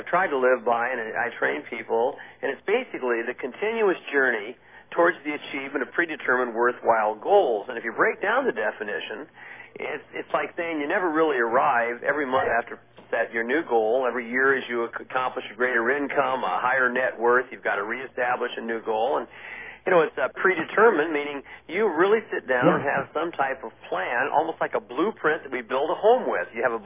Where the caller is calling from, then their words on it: Scottsdale, Arizona, United States; I'm at home here in Scottsdale, and had a 107-degree day, but still went out and played golf, and it was, we always say it's dry here in Arizona.